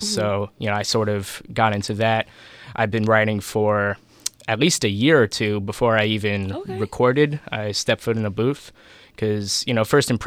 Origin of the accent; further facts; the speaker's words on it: Long Island, New York, United States; Well, to be specific, I grew up in the Long Island area, mostly suburbs, nothing really terribly interesting about it.